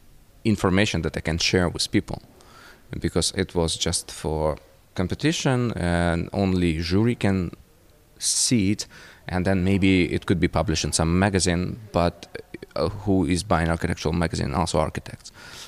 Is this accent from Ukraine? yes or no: yes; Ukraine; now in Berlin, Germany; I'm originally from Ukraine, but living for many years in Berlin.